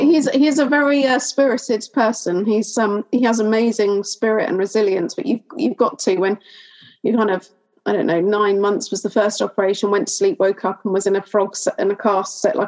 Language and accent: English; South East England, United Kingdom; born there; we moved from London back to the home counties where my husband and I were both born.